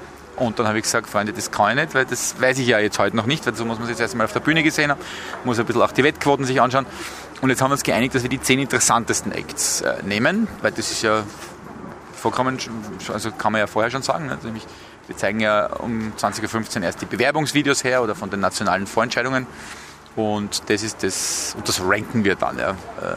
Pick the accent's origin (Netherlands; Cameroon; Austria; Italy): Austria; Tyrol; als Tiroler